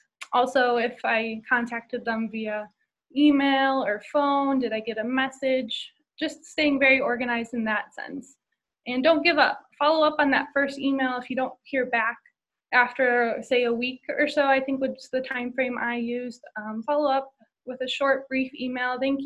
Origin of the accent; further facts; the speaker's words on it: Illinois, United States; also born or lived in Champaign; I'm from Champaign, Illinois, but grew up in the Chicago suburbs.